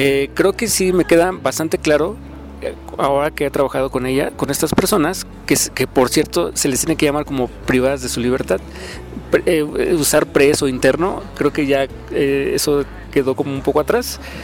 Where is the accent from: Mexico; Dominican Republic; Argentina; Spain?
Mexico; Hay una urgencia, al menos en mi país, pero creo que esto le compete a toda América Latina, y es pues ayudar a las comunidades marginadas, y en este caso pues es la cárcel de México.